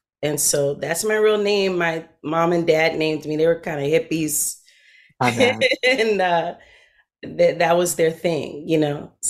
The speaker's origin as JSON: {"language": "English", "town": "Oakland", "region": "California", "country": "United States", "tie": "born or raised there", "said": "was 12 years old to the Bay Area. So I was raised in Oakland, East Oakland. But when I get mad, my accent comes out really nicely."}